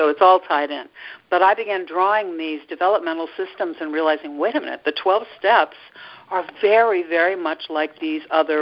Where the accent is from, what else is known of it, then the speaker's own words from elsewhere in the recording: Missouri, United States; I'm from Missouri, the Show Me State.